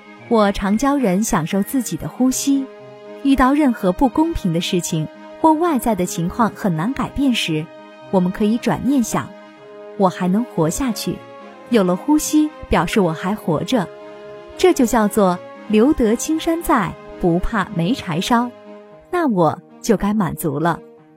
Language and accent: Chinese; Shanghai, China; also born or lived in Taipei / Tokyo / New York; 我小时候住在上海，后来到了台北、东京、纽约，然后又到过欧洲许多大城市和小乡镇。